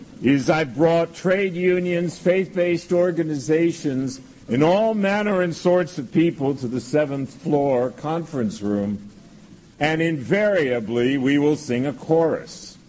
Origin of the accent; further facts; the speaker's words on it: Texas, United States; growing up in Texas, we had a lot of Adventists around Dallas and Fort Worth